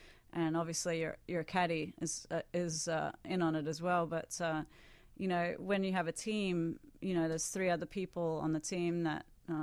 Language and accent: English; Australia; Well, when I was growing up in Australia, for the most part of my childhood, we had 2 television stations.